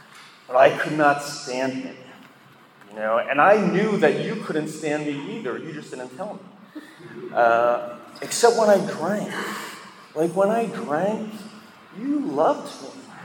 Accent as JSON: {"language": "English", "region": "New York", "country": "United States", "tie": "born or raised there", "said": "You know, I grew up in New York. I had a tendency to go to neighborhoods that I didn't belong."}